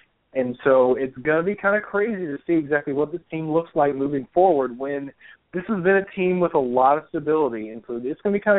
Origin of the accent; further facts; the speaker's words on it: Charlotte, North Carolina, United States; We're going to move right on to Charlotte, which is obviously my hometown team